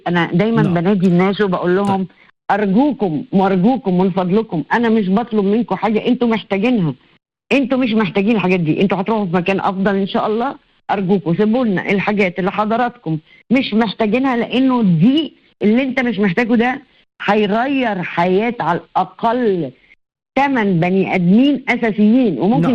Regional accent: Egypt; يعني احنا كمصريين اتعودنا انه خلاص ندفن

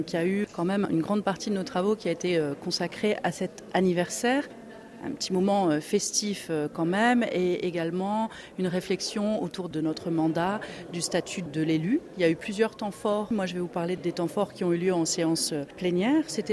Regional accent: France; nous avons, en tant que Français de l'étranger, presque que des polypensionnés

